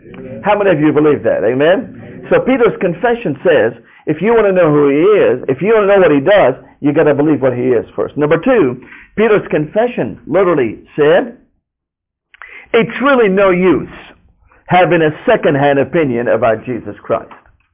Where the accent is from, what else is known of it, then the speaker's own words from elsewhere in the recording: Damascus, Damascus Governorate, Syria; I grew up in Damascus, Syria, the land of the apostles.